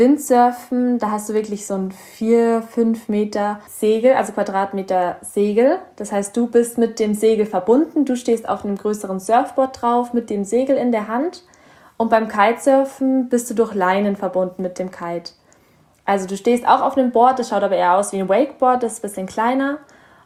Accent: Bavaria, Germany; ich komme hier aus Bayern

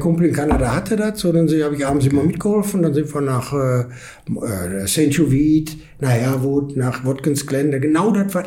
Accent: Essen, North Rhine-Westphalia, Germany; Bin in Essen geboren, aufgewachsen, alles.

